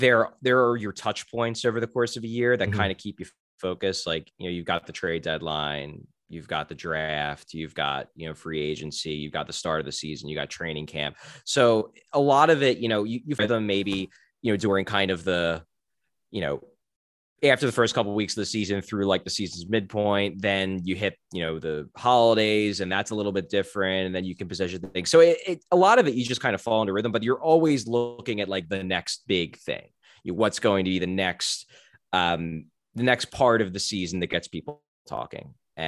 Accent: Philadelphia, Pennsylvania, United States; I mean, I'm from Philadelphia. I was a Flyers fan.

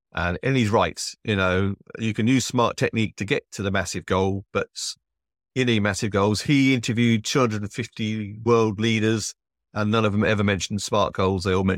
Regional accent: England, United Kingdom; accent: English; apparently you do really like the English voice. My accent apparently is a major plus point.

